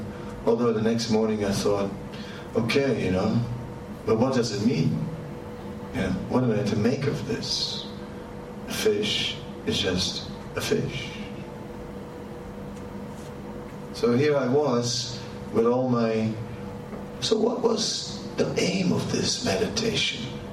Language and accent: English; Amsterdam, North Holland, Netherlands; English is a second language; So there are many things, many ways, and I'm from Amsterdam and there is another type.